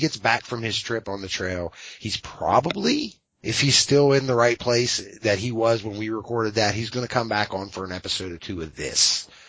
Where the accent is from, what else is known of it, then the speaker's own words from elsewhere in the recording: Pittsburgh, Pennsylvania, United States; My hometown.